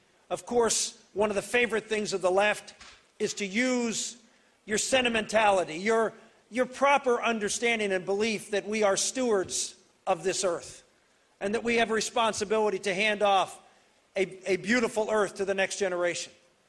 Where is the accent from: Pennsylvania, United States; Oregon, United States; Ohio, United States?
Pennsylvania, United States; Now, I come from Pennsylvania. We're doing a little bit of that in Pennsylvania, thank God.